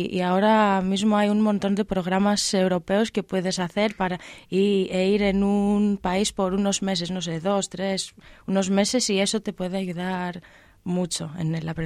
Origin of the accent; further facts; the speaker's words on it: Athens, Attica, Greece; Spanish is a second language; De Atenas.